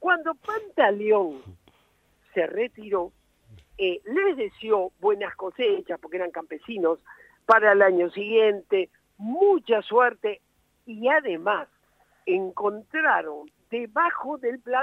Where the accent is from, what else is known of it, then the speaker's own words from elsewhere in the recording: Boulogne, Buenos Aires Province, Argentina; also born or lived in Barracas; yo nací en Barracas, pero me crié en Boulogne. Sí. En Boulogne, cuando yo fui a vivir ahí, era un lugar muy descampado y había una gran cantidad de italianos.